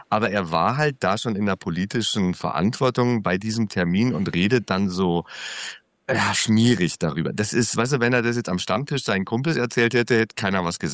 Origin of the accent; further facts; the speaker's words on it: Bavaria, Germany; Naja, ich komme ursprünglich aus Bayern. Ich bin in Baden-Württemberg ausgerutscht